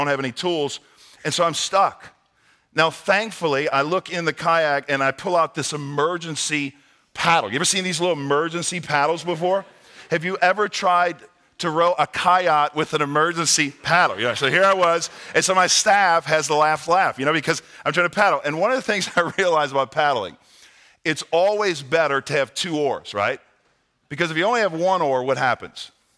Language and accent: English; New Orleans, Louisiana, United States; now in Nashville, United States; Being born and raised in New Orleans, you would think I did a lot of fishing, but I didn't. But I moved to the Nashville area